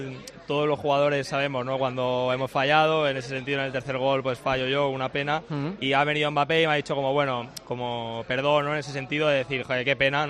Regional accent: Barcelona, Catalonia, Spain; Sí, sí, sí, yo soy de Barcelona.

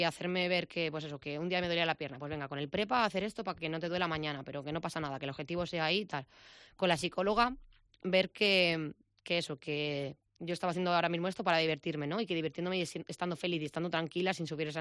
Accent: Santander, Cantabria, Spain; Yo vivo, soy de Albericia, vivo en el barrio de Albericia. Ay, y bueno, pues todo lo que es Santander en general.

